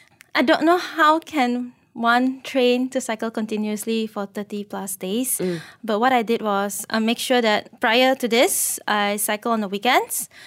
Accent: Teluk Intan, Perak, Malaysia; and I'm from Teluk Intan, and I thought of helping within my own society first.

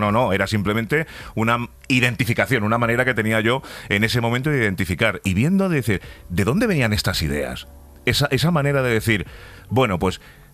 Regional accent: Torrejón de Ardoz, Community of Madrid, Spain; yo crecí en Torrejón de Ardoz, en la época, además, donde estaban los afroamericanos.

